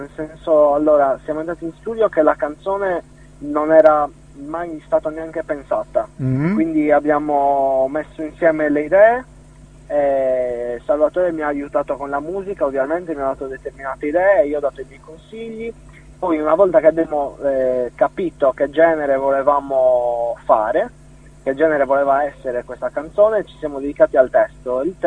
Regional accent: Cagliari, Sardinia, Italy; ho 25 anni, vengo da Cagliari, in provincia di Cagliari.

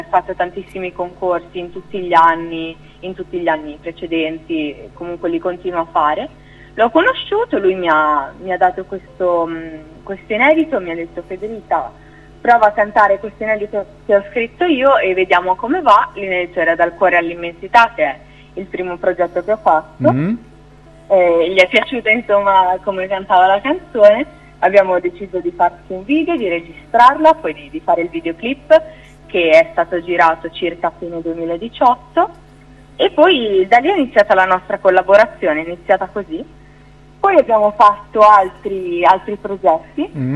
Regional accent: Emilia-Romagna, Italy; non sono napoletana, mm-hmm. E infatti io sono romagnola

